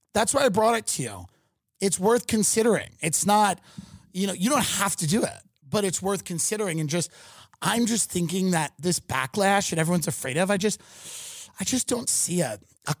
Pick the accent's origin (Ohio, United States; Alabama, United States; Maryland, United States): Maryland, United States; I grew up in Maryland. Same thing.